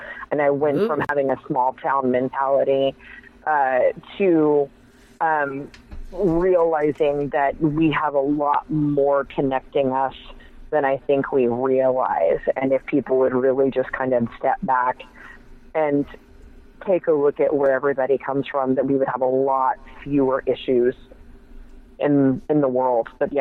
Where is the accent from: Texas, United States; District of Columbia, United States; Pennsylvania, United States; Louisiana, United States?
Texas, United States; Huffman; I grew up in Huffman, Texas, and my graduating class was 117.